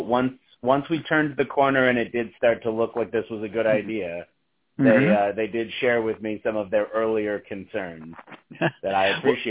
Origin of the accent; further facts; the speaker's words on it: Rochester, New York, United States; also born or lived in Washington, D.C.; Yeah, so I am actually originally from Rochester, New York. I was born and raised here, moved away for college and landed in Washington, D.C., where I was an accountant.